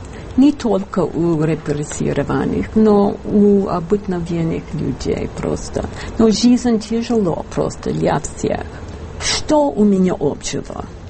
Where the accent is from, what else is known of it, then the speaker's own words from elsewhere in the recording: United States; Мы из Америки, у нас обратный билет